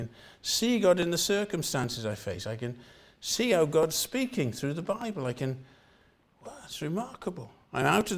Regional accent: Connah's Quay, Wales, United Kingdom; Now, I come from Corners Quay in North Wales. So I'm really, though I'm Welsh, I have to say I know very little about sheep.

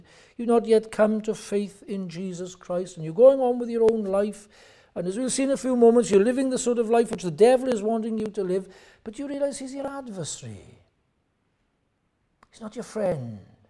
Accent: Pontypool, Wales, United Kingdom; But when I grew up near Pontypool, and whenever Pontypool played Newport, it was a real local derby in rugby.

